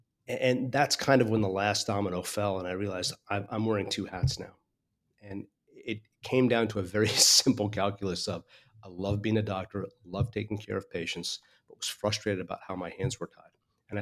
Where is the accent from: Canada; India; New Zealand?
India; I'm from India.